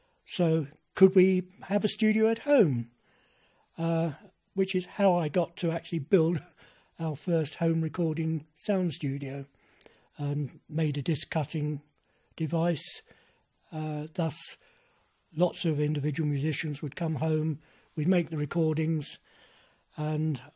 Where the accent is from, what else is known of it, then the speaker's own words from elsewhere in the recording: London, United Kingdom; I was born in 1937 in South London